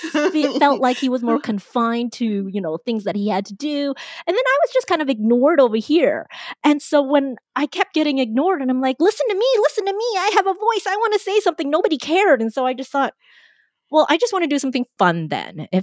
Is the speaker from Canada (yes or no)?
yes; Vancouver, British Columbia, Canada; born there; because I was born in Vancouver, my Canadian mind translated that into shut up.